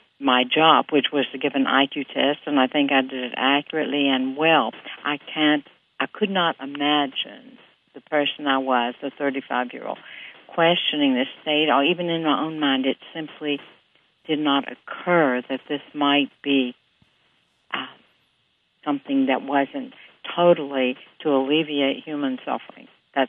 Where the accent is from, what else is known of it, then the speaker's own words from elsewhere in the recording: Memphis, Tennessee, United States; I grew up in Memphis, Tennessee, and I recall never having any sense that the Mississippi was a danger.